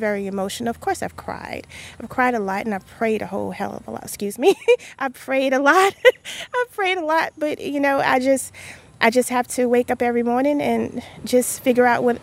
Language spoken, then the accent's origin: English; New Orleans, Louisiana, United States; New Orleans will always be my home. That's where I'm from. That's where I was raised. But I didn't want to go back.